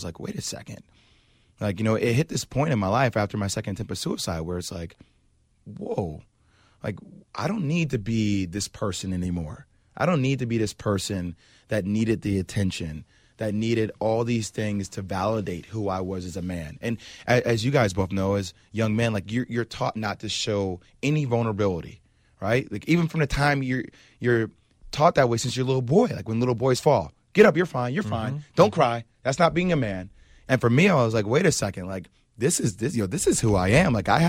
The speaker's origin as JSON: {"language": "English", "region": "New Jersey", "country": "United States", "also_born_or_lived": "New York", "said": "Look, I'm from New Jersey, New York. I love New York"}